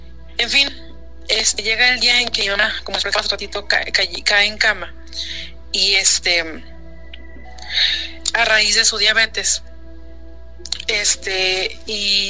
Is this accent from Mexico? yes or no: yes; San Luis Potosí, Mexico; nosotros somos de San Luis Potosí. Entonces, mi mamá vivía en una comunidad que se llama Maravillas, y a 10 kilómetros de esa comunidad, nosotros vivimos, y donde nosotros vivimos se llama Estanzuela